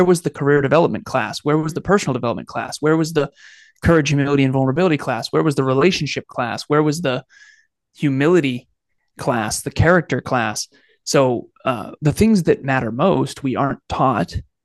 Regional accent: Massachusetts, United States; And born and raised in Massachusetts, born in 1988. I'm 37 now

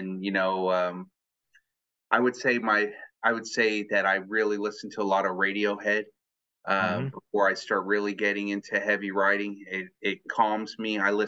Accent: Dallas, Texas, United States; But Deep Ellum is where we spent a lot of time growing up in North Dallas. So Deep Ellum's the South Dallas. That's completely expanded, but that's where I grew up.

